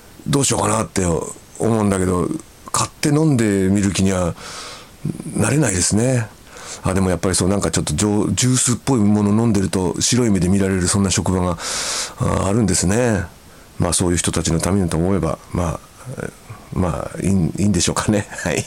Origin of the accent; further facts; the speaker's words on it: Kanto, Japan; 実家が水田地帯の私は慣れっこだったのでそう聞いて驚きました。私の実家は関東平野の端っこで田んぼが広がる地域なのですが